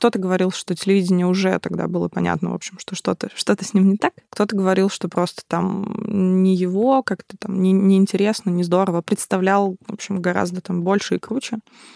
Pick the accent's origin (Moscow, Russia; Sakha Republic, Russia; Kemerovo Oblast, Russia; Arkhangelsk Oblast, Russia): Arkhangelsk Oblast, Russia; Arkhangelsk; Я из Архангельска, да, это северный город.